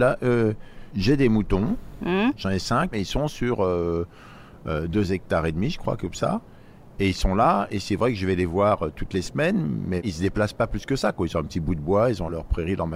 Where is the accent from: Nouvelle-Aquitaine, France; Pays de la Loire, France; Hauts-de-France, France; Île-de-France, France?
Île-de-France, France; Paris; moi je suis parisien tout ça